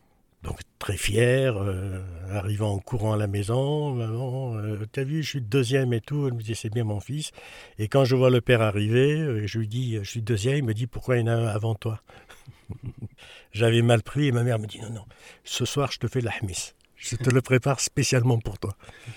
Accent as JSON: {"language": "French", "town": "Alès", "region": "Occitanie", "country": "France", "tie": "born or raised there", "said": "Dans un premier temps, je suis né à Alès. Mon père était ce qu'on appelait une gueule noire, donc la culture ouvrière. On habitait dans un quartier, les Prés-Saint-Jean"}